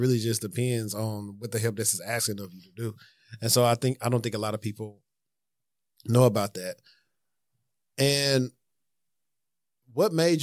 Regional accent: North Carolina, United States; Nah, I'm from North Carolina.

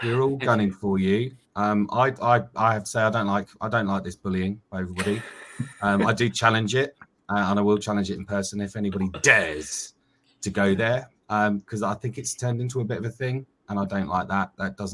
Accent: Bury St Edmunds, East of England, United Kingdom; I grew up in Bury St. Edmunds

